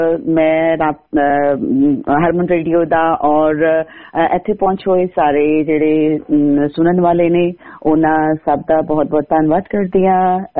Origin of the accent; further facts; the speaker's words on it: Abohar, Punjab, India; ਮੈਂ ਪੰਜਾਬ ਦੇ ਇੱਕ ਬਹੁਤ ਹੀ ਛੋਟੇ ਜੇ ਸ਼ਹਿਰ ਅਬੋਹਰ ਜਿਹੜਾ ਕਿ ਰਾਜਸਥਾਨ, ਪੰਜਾਬ ਤੇ ਰਾਜਸਥਾਨ ਦੇ ਬਾਰਡਰ ਤੇ ਹੈ, ਉੱਥੋਂ ਦੀ ਮੈਂ ਜੰਮਪਲ ਹਾਂ।